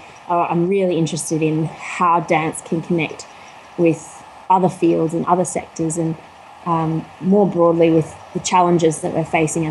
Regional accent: Bathurst, New South Wales, Australia; now in Canberra, Australia; I have a regional arts practice as well back in my hometown of Bathurst, and do a little bit of work in Sydney as well.

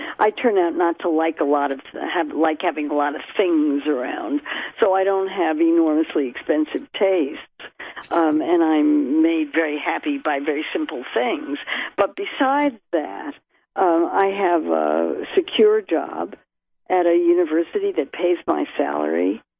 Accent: California, United States; I grew up in Kaiser because I grew up in California, and we were members of Kaiser

